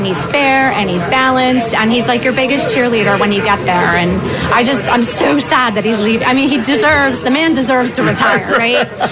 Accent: New Jersey, United States; Yeah, I grew up in South Jersey, so, you know, just 15 minutes over the bridge.

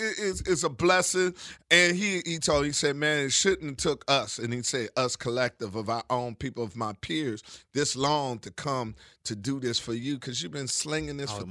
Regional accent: Washington, District of Columbia, United States; I shot it in my hometown, Washington, D.C.

